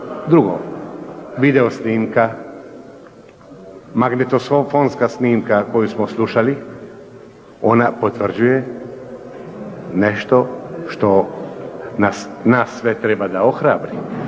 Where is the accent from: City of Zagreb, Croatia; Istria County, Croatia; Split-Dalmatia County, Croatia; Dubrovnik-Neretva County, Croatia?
Split-Dalmatia County, Croatia; Split; Da, ja sam Hrvat i kao Hrvat sam ovdje i došao.